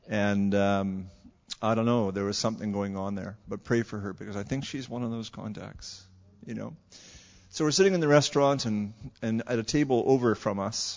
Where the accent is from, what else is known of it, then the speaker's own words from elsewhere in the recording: British Columbia, Canada; Oh, I'm from BC.